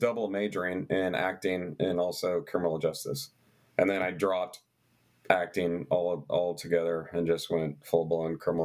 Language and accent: English; Wichita, Kansas, United States; I grew up in West Wichita. I never met a homeless person before.